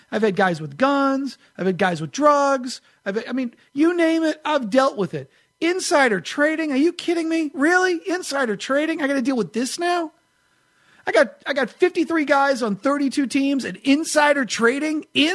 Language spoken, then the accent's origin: English; New Hampshire, United States; A lot of it's growing up in New Hampshire with the seasons. We have beautiful weather change, this time of year.